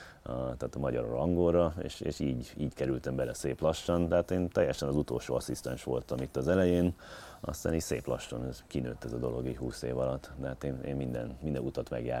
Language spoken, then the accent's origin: Hungarian; United States; born or raised there; also born or lived in Hungary